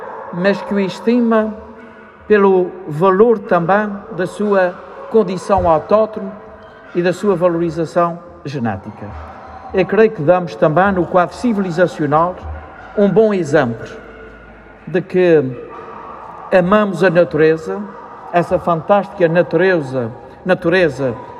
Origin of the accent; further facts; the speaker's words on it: Azores, Portugal; Nós também nos revemos, enquanto açorianos, nesta raça autóctone.